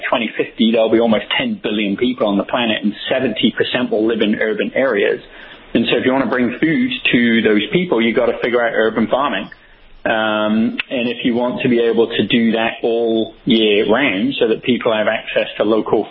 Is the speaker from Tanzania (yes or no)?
no; England, United Kingdom; now in United States; I grew up in England, you know, by virtue of the fact that the country is pretty small, almost everything is local. And, you know, when I moved to the U.S. 14, 15 years ago